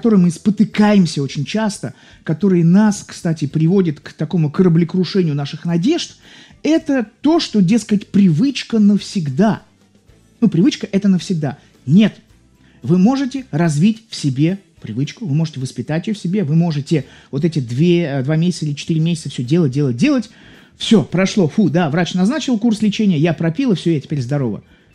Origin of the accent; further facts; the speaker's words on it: Saint Petersburg, Russia; Я из Санкт-Петербурга.